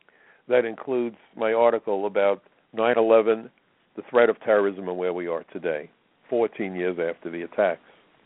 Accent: New York City, New York, United States; On 9/11, it was my hometown, New York City, that got hammered the worst.

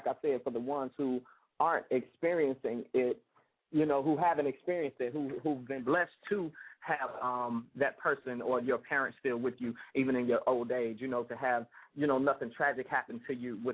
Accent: United States; I mean, yes, I'm an American. I'm a full red-blooded American. I love my country.

